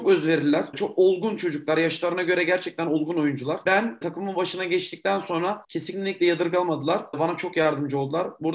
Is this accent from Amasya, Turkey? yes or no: no; Adana, Turkey; ben Adanalıyım.